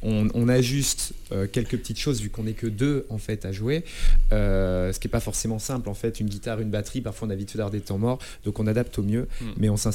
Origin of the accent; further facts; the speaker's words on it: Rochefort, Nouvelle-Aquitaine, France; De base, on est de Charente-Maritime, du côté de Rochefort